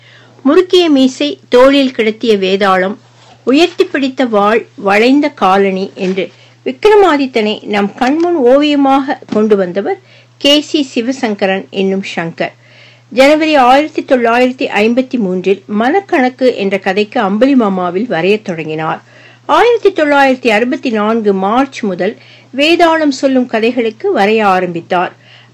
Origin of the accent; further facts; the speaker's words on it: Kalathozhuvur, Tamil Nadu, India; எனக்கு சொந்த ஊர் ஈரோடு, தாராபுரம் அருகே உள்ள காலத்தொழுவூர் கிராமம். ஜூலை 19, 1924 நான் பிறந்தேன். …